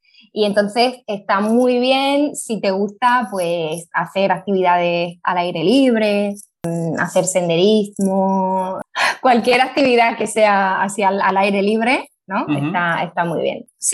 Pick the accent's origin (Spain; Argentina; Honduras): Spain; Cáceres, Extremadura; yo soy de Cáceres, ¿no? Por eso pues siempre hablo muy bien, me gusta hablar muy bien de mi ciudad y de mi provincia.